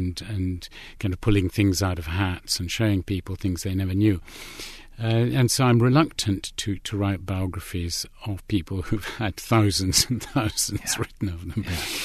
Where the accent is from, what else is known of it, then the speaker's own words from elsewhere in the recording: London, United Kingdom; I grew up in London, it was a very Polish home. My parents were Polish exiles as a result of the communist takeover of Poland in the Second World War.